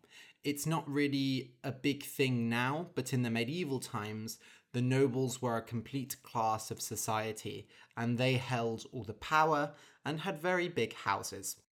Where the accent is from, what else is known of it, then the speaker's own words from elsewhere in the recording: United Kingdom; It is obvious to me as a British person